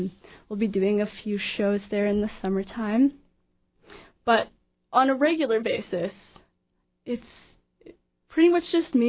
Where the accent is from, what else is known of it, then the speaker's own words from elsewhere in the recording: Calgary, Alberta, Canada; Okay. I grew up in Calgary.